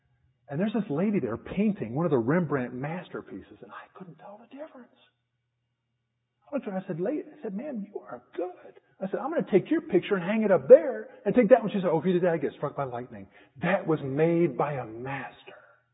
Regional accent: Washington, D.C., District of Columbia, United States; And anytime we go, I grew up in Washington, D.C. I love the place.

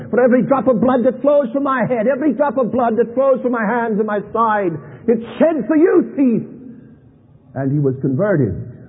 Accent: Brooklyn, New York, United States; I grew up in Coney Island, which was an amusement center of Brooklyn, New York, but it was more than that. It was a crime center.

